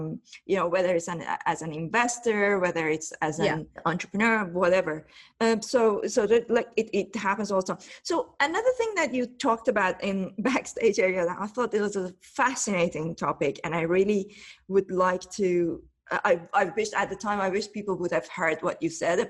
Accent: Tehran, Tehran Province, Iran; I grew up in Tehran

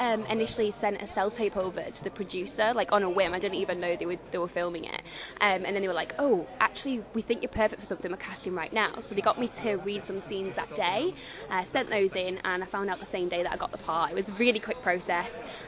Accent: Manchester, North West England, United Kingdom; I'm from Manchester myself, so we're not like seaside country, so we not country, town, city.

